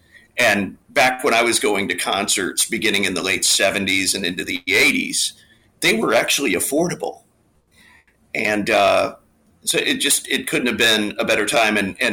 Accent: Kansas City, Kansas, United States; I grew up in Kansas City in a suburb over on the Kansas side.

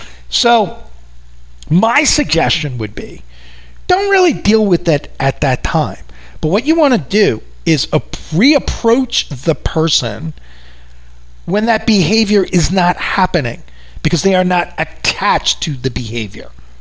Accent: New York, United States; I know you guys know I'm from New York.

